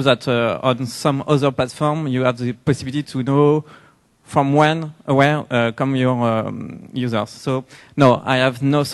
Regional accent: France; English is a second language; I come from France and there is some guys here.

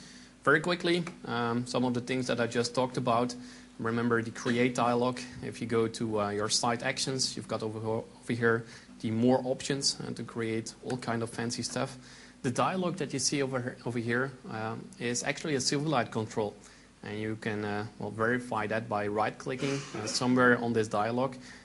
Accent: Belgium; I'm a trainer at UTU, and we're from Belgium.

